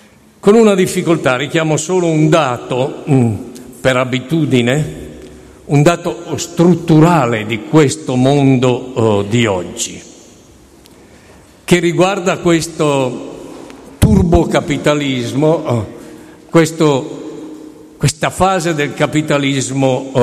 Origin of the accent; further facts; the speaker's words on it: Sesto San Giovanni, Lombardy, Italy; Io sono di Sesto San Giovanni, cittadella dell'acciaio durante il fascismo, Stalingrado d'Italia nel dopoguerra